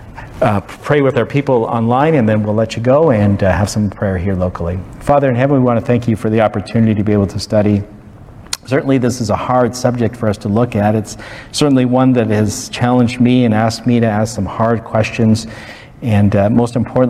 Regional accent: Canada; moved away as an adult; now in United States; especially for me as a Canadian, you know, how sad that I have to move to America just in that last chapter. You know, I wish I would have moved here 50 years ago

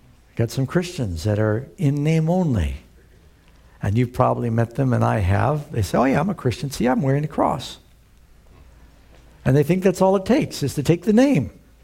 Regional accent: New York City, New York, United States; I kind of knew, you know, I grew up in New York City, I'm not a dummy.

